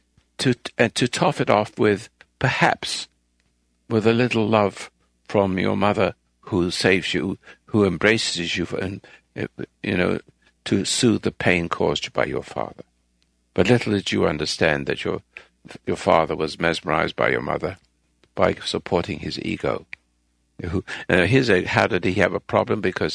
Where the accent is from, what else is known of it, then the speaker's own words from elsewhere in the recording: England, United Kingdom; born there; accent: English; I'm not necessarily an Englishman. I just born in England, and I have an English accent.